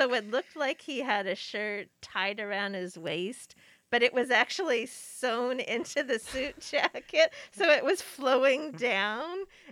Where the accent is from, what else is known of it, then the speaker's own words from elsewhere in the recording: Canada; I like his, he has a lot of sarcasm for American tourists, which being Canadian, I like that a lot.